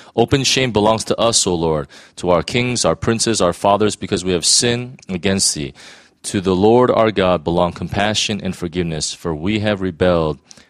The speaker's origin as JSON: {"language": "English", "country": "United States", "said": "You know, I'm American, and so we just had midterm elections, right?"}